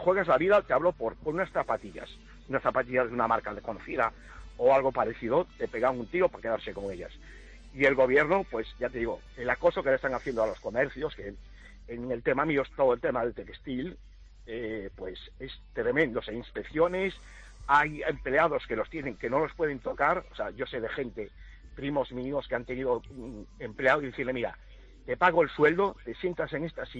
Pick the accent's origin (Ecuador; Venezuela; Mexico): Venezuela; a la entrada soy de Venezuela, llevan cristados blindados y tintados